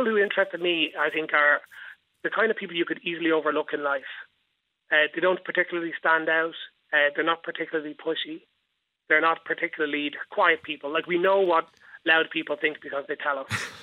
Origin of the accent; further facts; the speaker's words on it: Dublin, Leinster, Ireland; I'm from Dublin. I'm 45. I'm married, 2 kids. I'm a civil servant by day. And I spent all my life in Dublin. I grew up in Beaumont.